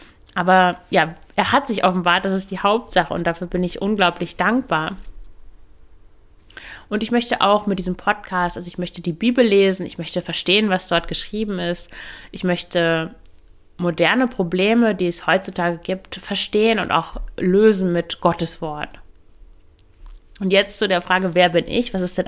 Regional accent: Lower Saxony, Germany; Ich bin in einem katholischen Umfeld aufgewachsen im Emsland.

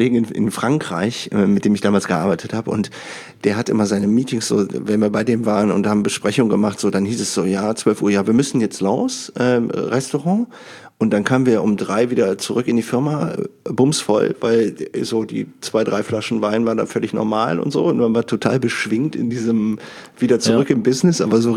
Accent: Düsseldorf, North Rhine-Westphalia, Germany; wo ich herkomme, Düsseldorf.

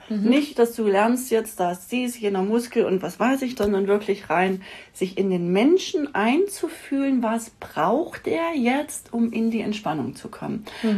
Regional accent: Saxony, Germany; ich bin ja in Sachsen aufgewachsen. Das heißt, die Tschechei war eben auch nicht weit.

